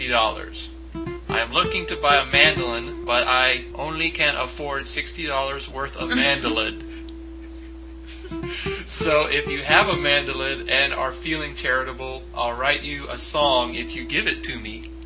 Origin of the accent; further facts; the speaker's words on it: the South, United States; since I was raised in the South, yeah, that's a big deal, calling everyone Mr. or Miss